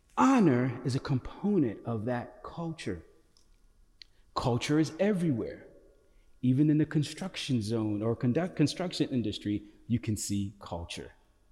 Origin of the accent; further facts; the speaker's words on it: Lagos, Nigeria; So I am from Lagos, Nigeria.